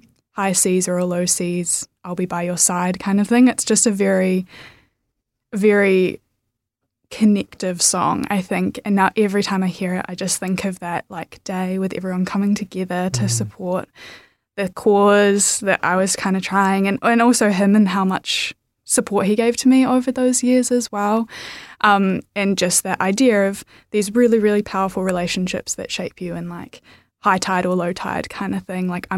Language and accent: English; New Zealand; growing up in Aotearoa